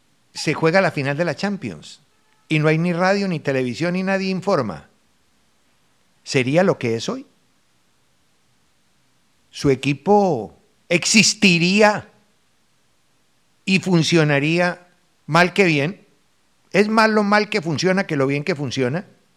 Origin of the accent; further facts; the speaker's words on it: Manizales, Caldas, Colombia; Y yo soy de Manizales